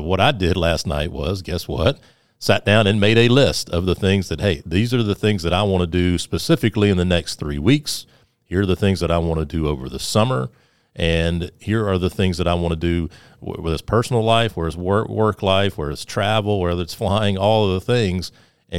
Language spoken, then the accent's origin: English; Sumter, South Carolina, United States; I grew up near Shaw Air Force Base, right outside of Sumter, South Carolina, and I dreamed of flying airplanes as a kid.